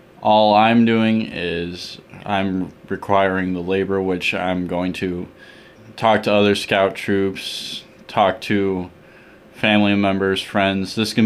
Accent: Riverside, Iowa, United States; I'm from Riverside, Iowa. I am 17, I'm a senior in high school

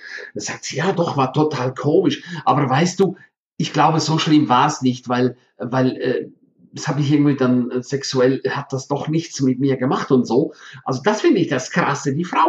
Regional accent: St. Moritz, Graubünden, Switzerland; im Winter Autofahren in meiner Heimat St. Moritz

